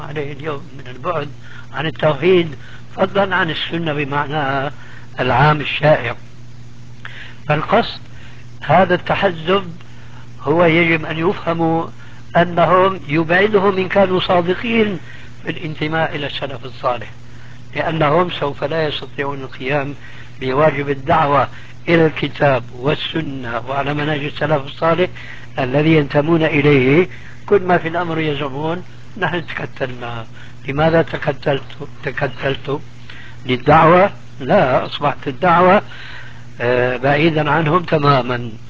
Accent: Syria; وهو يشير إلى بلدي يعني سوريا إلى آخره.

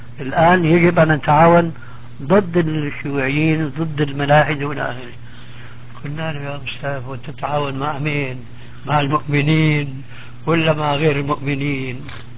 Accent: Syria; ساكن هناك في الجبل في جبل قاسيون عندنا في سوريا

